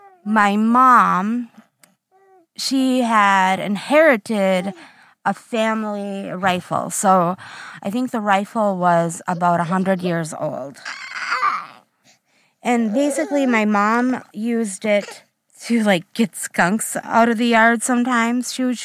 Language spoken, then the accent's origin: English; Wisconsin, United States; I am from Central Wisconsin area.